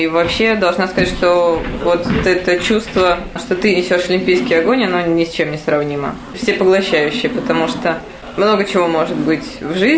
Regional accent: Bishkek, Kyrgyzstan; now in Russia; Так как я уроженка даже не Раменского района, а Средней Азии, Бишкека, я полетела в конце декабря с факелом на родину

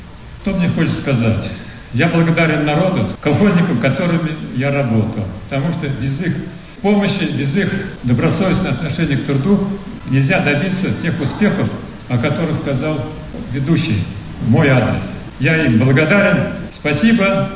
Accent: Starkovo, Moscow Oblast, Russia; Я рад, что родился в Раменском районе, деревне Старково, и всю свою жизнь посвятил сельскому хозяйству, колхозу «Ленинец» и, в частности, значит, и Раменскому району.

